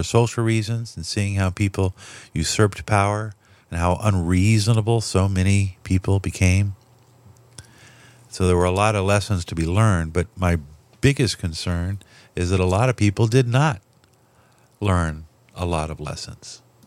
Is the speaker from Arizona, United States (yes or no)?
no; Los Angeles, California, United States; and I grew up in Los Angeles